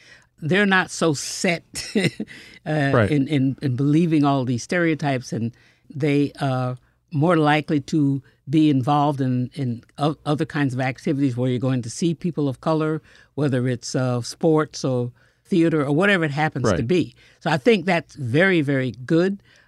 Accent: New York, United States; Because when I grew up in the Adirondacks, we were left out of all social events.

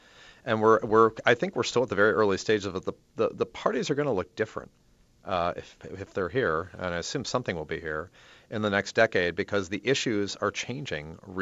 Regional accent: Michigan, United States; I grew up outside Detroit. I would argue this stuff has been going on for a very long time

